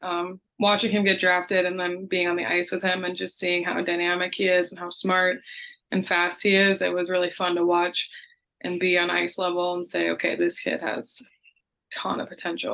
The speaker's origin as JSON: {"language": "English", "town": "Eden Prairie", "region": "Minnesota", "country": "United States", "tie": "born or raised there", "also_born_or_lived": "St. Michael", "said": "Yeah, I grew up in Minnesota. I actually grew up a little bit up north, and we moved down to EP for high school hockey. I was up in St. Michael, Albertville, Dayton, Maple Grove area."}